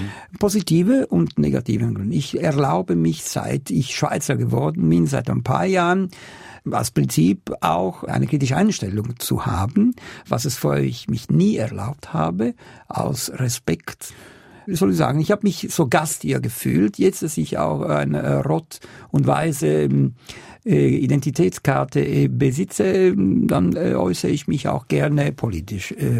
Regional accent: Italy; accent: Swiss; German is a second language; Aber in Deutschland, Sie denken alle, dass ich Schweizer bin, weil Sie erkennen meine helvetische Akzent in das Deutsche sofort und haben Leute, die mich nicht kennen, wären nie auf die Idee gekommen, dass ich Italiener bin

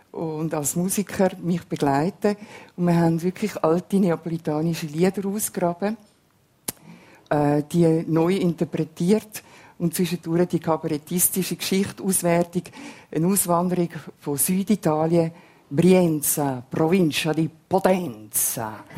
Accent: Switzerland; also born or lived in Italy; ich bin weder in Italien wirklich als Italienerin angesehen, dort bin ich die Schweizerin, die dann auf Besuch kommt und da sagen sie, ja, du bist halt Italienerin. Also ich bin wirklich beides.

